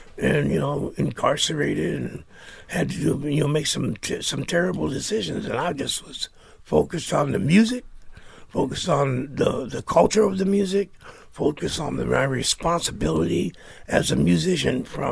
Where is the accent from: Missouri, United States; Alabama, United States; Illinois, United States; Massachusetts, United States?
Missouri, United States; I'm a Taurus. You know, I'm from Missouri.